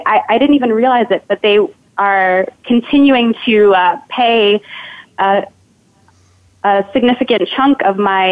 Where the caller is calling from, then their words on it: Manhattan, New York, United States; Hi, I'm calling in from my apartment in Manhattan.